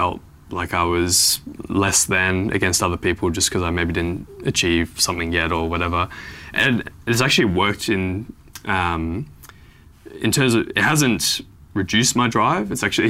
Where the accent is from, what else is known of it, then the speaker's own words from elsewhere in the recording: Melbourne, Victoria, Australia; also born or lived in New South Wales; So I feel like I'm from Melbourne, essentially, because I was still young enough when I came here.